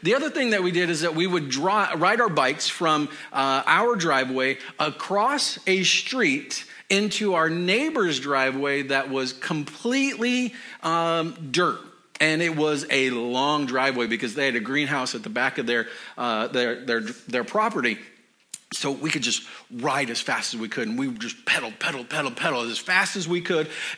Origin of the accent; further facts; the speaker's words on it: Colorado, United States; And growing up in Colorado, the sun shines like 300 days of the year.